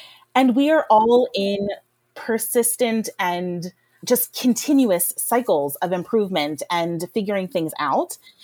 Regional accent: Rust Belt, United States; I am 38 years old. You do the math, right? Like, I grew up in poverty in the Rust Belt.

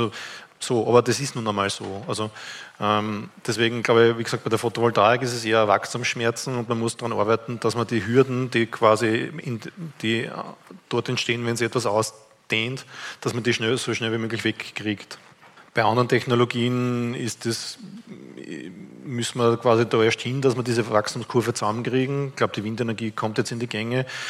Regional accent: Lower Austria, Austria; ich komme aus Niederösterreich, in meiner Gemeinde bräuchte ich 2 Parkplätze.

